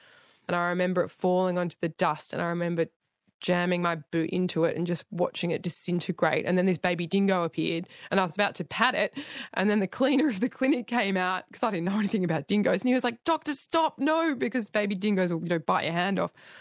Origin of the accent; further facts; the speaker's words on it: Australia; And we're all Australian, right?